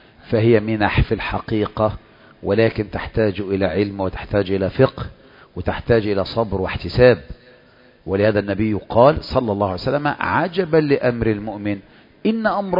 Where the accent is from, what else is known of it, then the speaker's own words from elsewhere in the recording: Egypt; إنما مصر اللي هو علم على بلدنا مصر